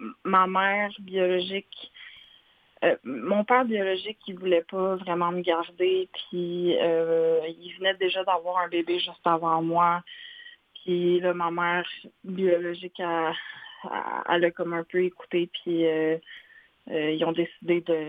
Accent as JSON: {"language": "French", "region": "Quebec", "country": "Canada", "tie": "born or raised there", "said": "j'ai grandi au Québec par une mère québécoise."}